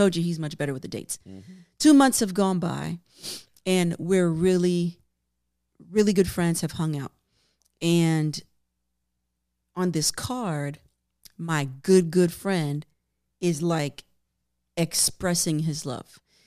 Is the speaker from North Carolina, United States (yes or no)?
no; New York, United States; but I'm from New York, right?